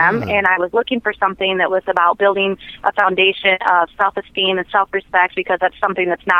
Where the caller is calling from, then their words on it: Big Rapids, Michigan, United States; I'm calling you from Big Rapids, Michigan, which is a little town kind of in the center of the state of Michigan.